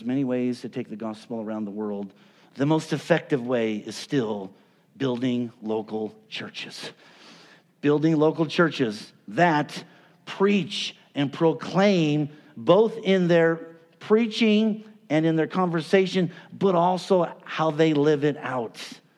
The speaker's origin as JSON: {"language": "English", "town": "Phoenix", "region": "Arizona", "country": "United States", "tie": "born or raised there", "said": "I went to school in Flagstaff for 2 years, and I grew up in Phoenix in the desert"}